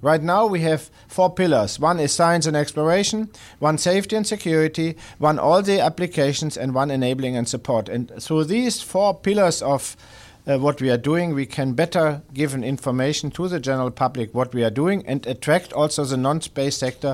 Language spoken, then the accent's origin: English; Germany; English is a second language; moved away; especially also in my home country or my former home country, Germany